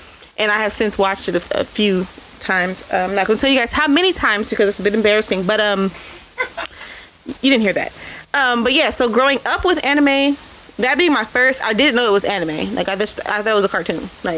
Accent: Seattle, Washington, United States; As a child, I grew up in Seattle. It's very Asian up there.

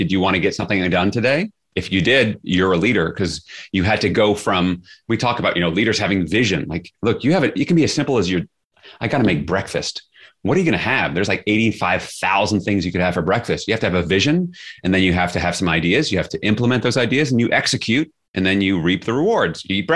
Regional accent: Flushing, New York, United States; Not so easy when you're growing up in Flushing, Queens, which is where I grew up, where I got called all sorts of names

